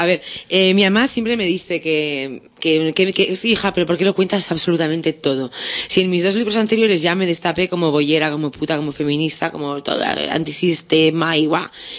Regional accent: Basque Country, Spain; yo cuando regreso a mi tierra, llamada por el puto verde flúor, que nos llama mucho porque las vascas somos muy de regresar, y por ese acento que te recuerda a la macho y por estar cerca de mi madre

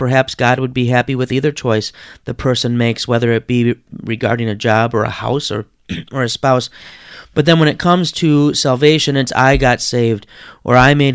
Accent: Detroit, Michigan, United States; I'm from Detroit. I can't bring myself to encourage beyond the big three

